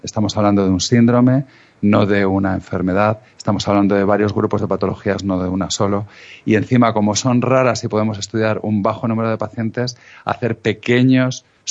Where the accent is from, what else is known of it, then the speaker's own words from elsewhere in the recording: Spain; Nos perciben como gente bastante rigurosa.